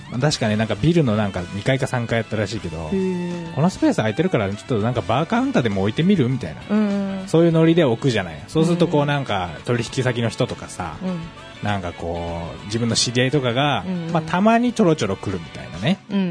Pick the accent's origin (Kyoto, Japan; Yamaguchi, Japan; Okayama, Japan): Yamaguchi, Japan; Ube; 僕 あの生まれ育ったのが宇部市っていうところで、